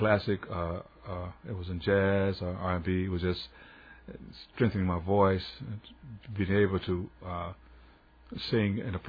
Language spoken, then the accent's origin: English; Chicago, Illinois, United States; Born and raised in Chicago, yes.